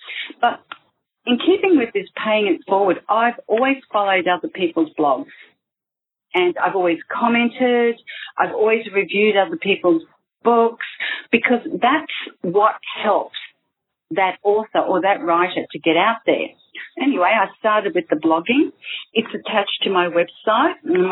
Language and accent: English; Australia; born there; I am Italian. I was born in Australia, but there's a cultural, I guess, connection there to Italy.